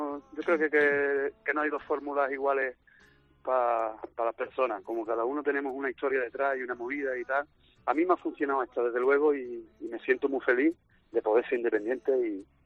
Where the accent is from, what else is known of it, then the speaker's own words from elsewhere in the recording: La Línea de la Concepción, Andalusia, Spain; also born or lived in Seville; ya te digo, estuve 10 años en Sevilla viviendo y siendo yo de la línea, y que estoy muy orgulloso de mi pueblo, que no se me malinterprete.